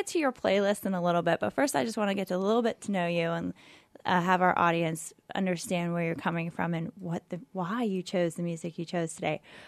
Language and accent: English; Clearwater, Florida, United States; That's my hometown, ladies and gentlemen.